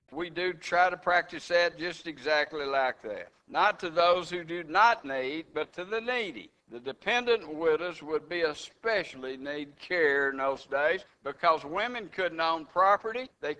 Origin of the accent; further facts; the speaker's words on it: Texas, United States; Some people don't like Texans, especially don't like my accent, and so they might go to the end of the line.